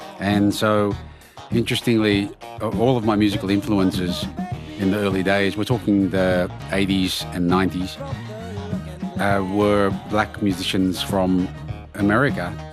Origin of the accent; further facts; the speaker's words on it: Sydney, New South Wales, Australia; I'm an artist from Western Sydney. I'm a Koori. My old people come from Jerseyville and Kempsey, we're Nungadi. And the other old people from my mother's side of the family come from Ireland.